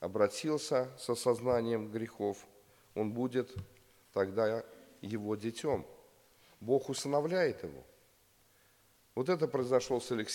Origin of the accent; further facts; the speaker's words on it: Samara, Samara Oblast, Russia; я из Самары